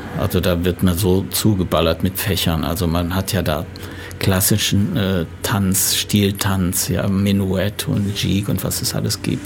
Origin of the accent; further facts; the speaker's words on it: Germany; accent: Rhenish; Und ich musste erstmal meinen rheinischen Dialekt ein bisschen bereinigen, den hatte ich ja.